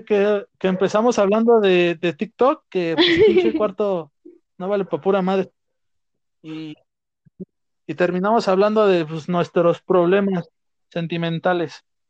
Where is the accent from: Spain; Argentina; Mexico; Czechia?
Mexico; Tenancingo; Yo, en mi pueblo, entre mis amigos, soy conocido como el chico que atropella coches en su bicicleta.